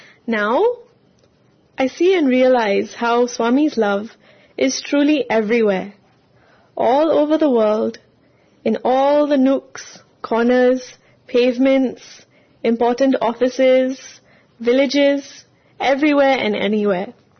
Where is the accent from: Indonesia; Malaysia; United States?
Malaysia; I'm from Malaysia.